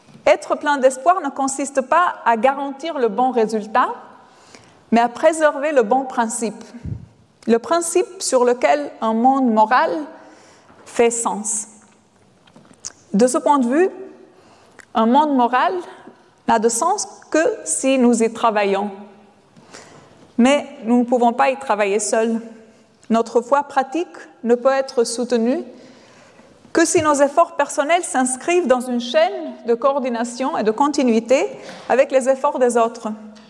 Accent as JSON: {"language": "French", "country": "Albania", "tie": "born or raised there", "said": "j'avais environ 11 ans. C'était dans mon pays natal, l'Albanie"}